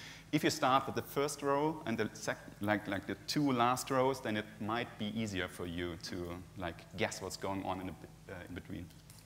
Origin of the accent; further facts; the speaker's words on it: Hamburg, Germany; English is a second language; I'm from Hamburg.